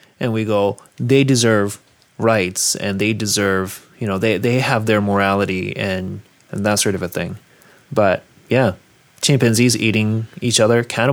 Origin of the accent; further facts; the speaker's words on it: South Korea; now in Canada; I was born and raised in Korea, and I consider myself Canadian as well.